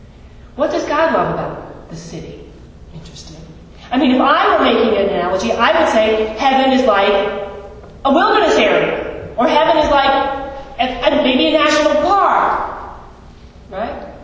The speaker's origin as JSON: {"language": "English", "region": "Massachusetts", "country": "United States", "tie": "born or raised there", "said": "And I grew up right outside of Boston, so Boston's my city when I think of cities."}